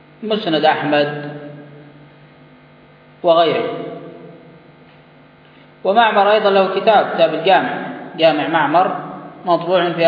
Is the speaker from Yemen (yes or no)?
yes; Yemen; accent: Yemeni; يعني كما يقال في لهجتنا اليمنية